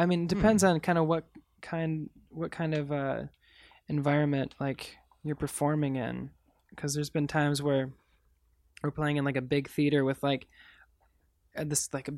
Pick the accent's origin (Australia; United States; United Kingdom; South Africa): United States; Michigan; Maybe it's growing up in Michigan with like, you know, the like Lake Michigan and just kind of like openness